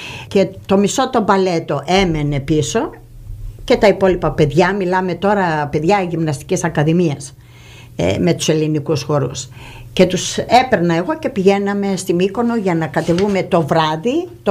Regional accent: Kalamata, Peloponnese, Greece; Είμαι καλαματιανή.

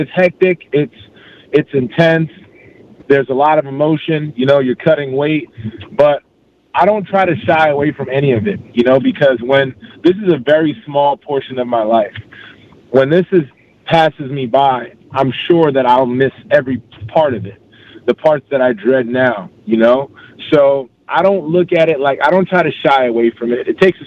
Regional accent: Brooklyn, New York, United States; also born or lived in Queens / Palm Coast; now in Orlando, United States; I'm from New York, man. I grew up in East Flatbush, Brooklyn, New York, moved to Queens. Then I moved to Palm Coast, Florida.

